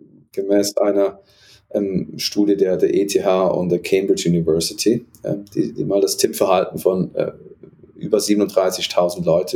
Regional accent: Basel, Basel-Stadt, Switzerland; komme aus Basel ursprünglich

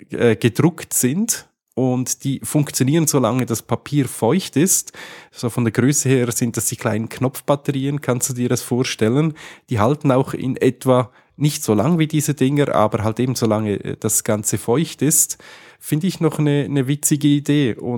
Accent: Switzerland

